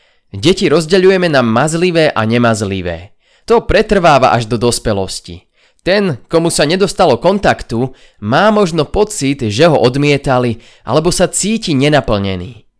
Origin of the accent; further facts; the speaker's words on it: Bratislava, Bratislava Region, Slovakia; also born or lived in Prague; Inak som žil stále v Bratislave a stále držím na Bratislavu.